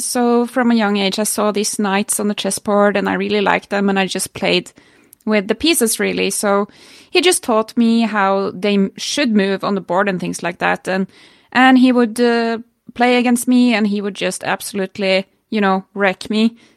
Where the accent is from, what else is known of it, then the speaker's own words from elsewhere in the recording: Norway; Well, I'm from Norway